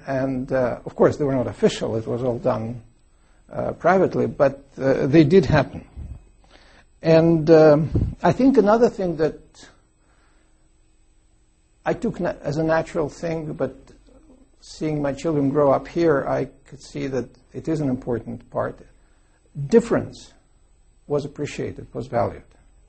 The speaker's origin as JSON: {"language": "English", "town": "Leningrad", "region": "Saint Petersburg", "country": "Russia", "tie": "born or raised there", "moved": "as an adult", "said": "As you heard, I grew up in the Soviet Union until the age of 28, and these were obviously my formative years. And how can I describe those years? Well, I think that I grew up in Leningrad."}